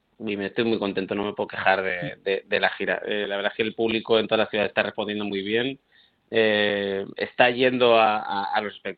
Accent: Bilbao, Basque Country, Spain; tengo mucha familia en Bilbao y yo estuve allí hasta los 7-8 años. Pero que además me crié en Ocharcuaga, ¿sabes? Uh-huh. Cerca de Ocharcuaga

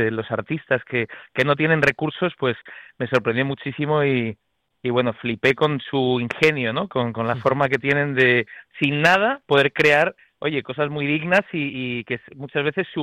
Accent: Bilbao, Basque Country, Spain; also born or lived in Madrid; Yo, aunque haya nacido en Madrid, yo soy de Bilbao

